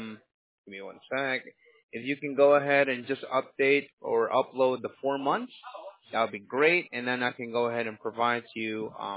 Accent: Fairfax, Virginia, United States; also born or lived in Arlington / Woodbridge / Manassas; now in New York, United States; I'm from Virginia. Alexandria. Oh, wow. I was born in Fairfax. Ah. And then I moved to Arlington, and then from Arlington, I went all the way to Woodbridge and Manassas.

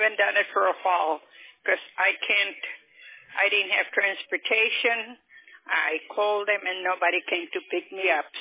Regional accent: San Juan, Texas, United States; born there; I was born right here in San Juan, Texas.

